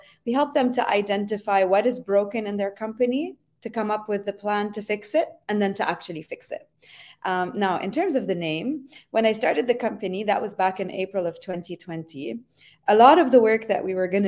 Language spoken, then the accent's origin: English; Lebanon; also born or lived in Montreal; now in Paris, France; So I'm Lebanese Canadian. So I spent my childhood between Lebanon and Montreal. And then I went to university in Lebanon and I studied architecture.